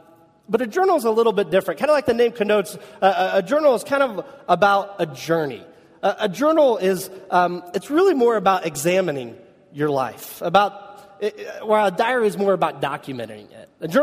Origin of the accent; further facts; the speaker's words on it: Kokomo, Indiana, United States; if you visit my hometown of Kokomo, Indiana